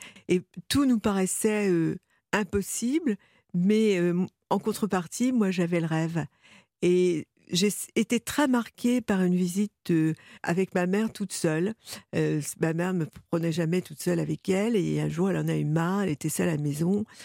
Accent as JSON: {"language": "French", "town": "Lorient", "region": "Brittany", "country": "France", "tie": "born there", "said": "Je suis née à Lorient, ville fondée pour la Compagnie des Indes au XVIIe siècle."}